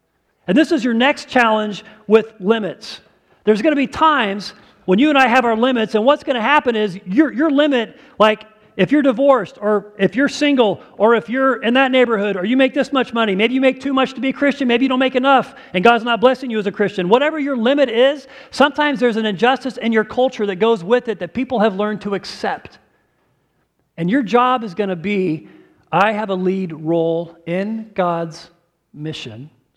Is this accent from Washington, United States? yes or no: yes; Bonney Lake, Washington, United States; I'm the Washingtonian who's from Washington. Well, yeah, Washington, Bonnie Lake. I'm the Washingtonian from Washington.